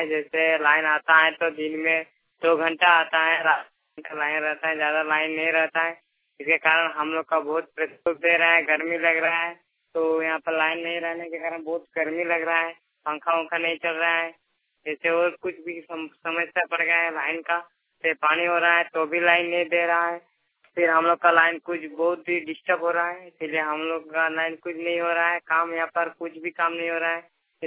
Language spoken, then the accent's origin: Hindi; Pagdha, Jharkhand, India; ग्राम पागधा, post पागधा, थाना शिकारीपुरा, जिला दुमका के रहने वाला हूँ।